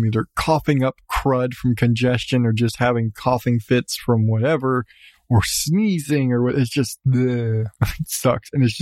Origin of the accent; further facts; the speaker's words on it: Southwest, United States; Nevertheless, I come from Southwest.